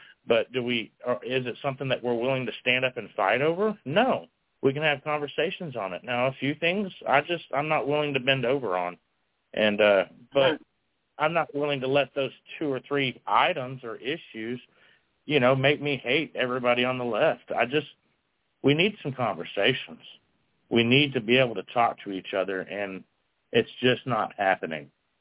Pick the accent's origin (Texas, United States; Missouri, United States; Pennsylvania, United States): Texas, United States; and as a Texan, as an American, leave our Second Amendment alone.